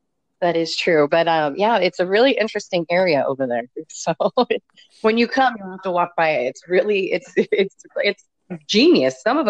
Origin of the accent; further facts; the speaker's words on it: California, United States; And I was like, I'm from California. We don't have this.